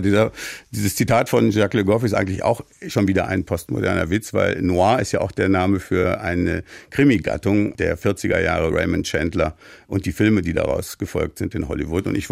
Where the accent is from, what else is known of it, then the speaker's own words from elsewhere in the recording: Soest, North Rhine-Westphalia, Germany; wohnte damals als Abiturient, hatte gerade Abitur gemacht, in der super mittelalterlichen Stadt Soest, wo ich geboren bin. Und da ist alles Mittelalter, alte Mauern, alte Kirchen.